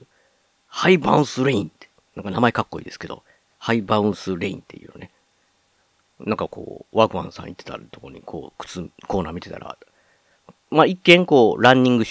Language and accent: Japanese; Osaka, Japan; 僕、大阪出身、だって出身で大阪に住んでるんですけど